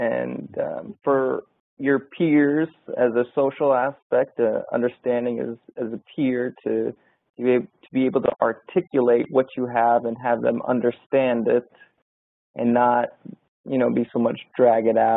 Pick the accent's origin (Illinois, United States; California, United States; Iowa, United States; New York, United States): California, United States; born there; I was born in Southern California in 1986.